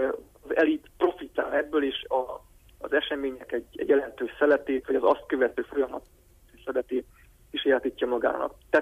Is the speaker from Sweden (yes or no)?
no; Transylvania, Romania; hisz erdélyi magyarok vagyunk